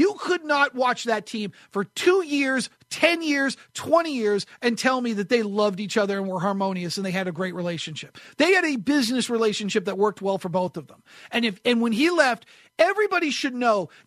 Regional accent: New England, United States; also born or lived in Brooklyn; I grew up in New England. I was born in Brooklyn, but I grew up in New England.

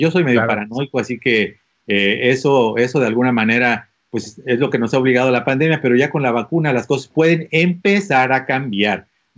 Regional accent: Puebla, Mexico; No. Me ves cara a mí de político, por favor. No. Soy poblano.

